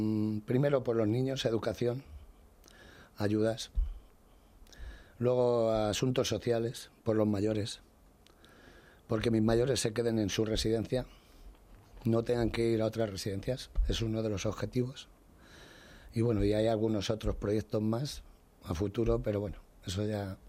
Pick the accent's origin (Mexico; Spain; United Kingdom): Spain; Soy campeño 100% y español.